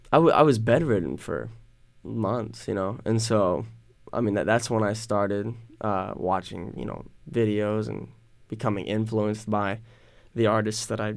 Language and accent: English; Hewitt, Texas, United States; also born or lived in Fort Worth; I was born in Fort Worth, but then I moved to Hewitt when I was, you know, I went to kindergarten at Spring Valley. So, yeah, I mean, I've lived in Woodway, Hewitt area my entire life.